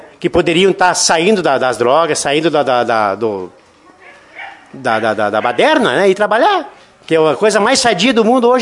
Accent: Lagoa Vermelha, Rio Grande do Sul, Brazil; Eu nasci em Davi, quando eu tinha 1 ano, vim para Lagoa Vermelha.

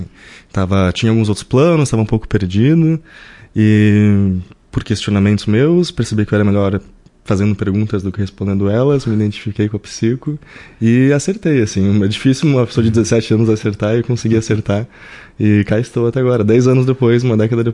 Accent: Caxias do Sul, Rio Grande do Sul, Brazil; born there; Nasci em Caxias 27 longos anos atrás.

